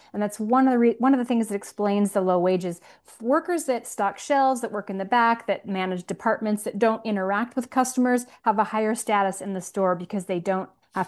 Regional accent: Utah, United States; I moved back to my home state of Utah to try to regroup, to make a new start, to figure out what was next for me.

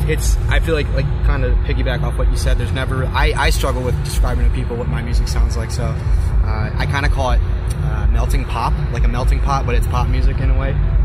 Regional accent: Detroit, Michigan, United States; I'm from Detroit.

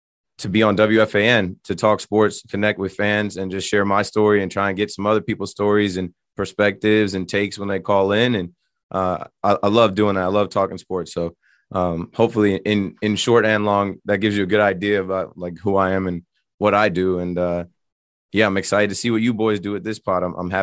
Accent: New Jersey, United States; It's basketball season and I'm from Jersey.

